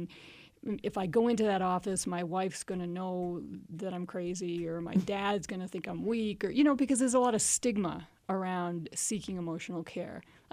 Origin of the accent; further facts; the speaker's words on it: Maine, United States; I'm from Maine.